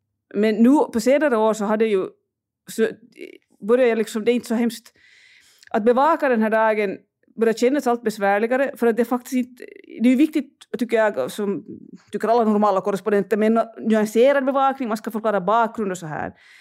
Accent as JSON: {"language": "Swedish", "country": "Finland", "said": "för mig som finländare, alltså min morfar var med i kriget."}